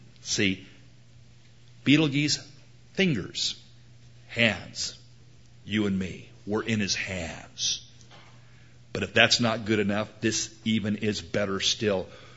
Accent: Portland, Oregon, United States; I can recall when I was a little tiny guy in Portland, Oregon. I was born in Portland.

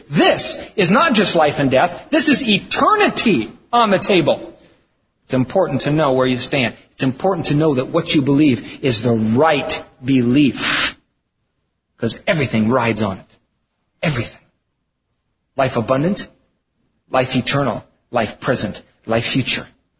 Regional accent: Wisconsin, United States; I mean, we're from Wisconsin. I mean, we milk cows here, we eat cheese, we deer hunt, and we're nice people.

